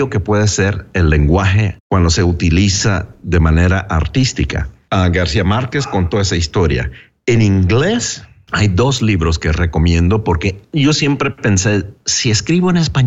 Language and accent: Spanish; Nicaragua; crecí en Nicaragua y en Nicaragua es el país de Rubén Darío, así que en Nicaragua todo el mundo se cree poeta. Y ahí crecí en un ambiente donde la poesía se apreciaba.